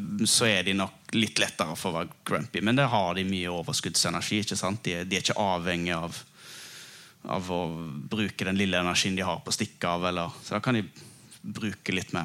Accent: Western Norway, Norway; typisk habitat vestpå, der jeg kommer fra.

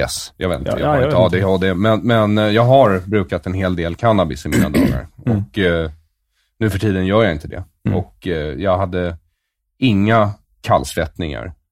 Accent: Sweden; Jag är ju 78, så jag växte ju upp, en stor del av min ungdom var på 90-talet. Och då var ju liksom, när jag växte upp i Sverige

